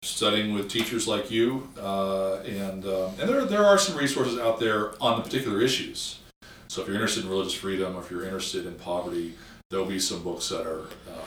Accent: California, United States; and I actually like winter, even though I'm from California.

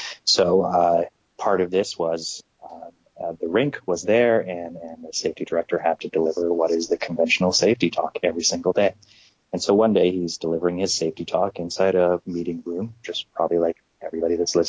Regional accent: Vancouver, British Columbia, Canada; I grew up in Vancouver, BC.

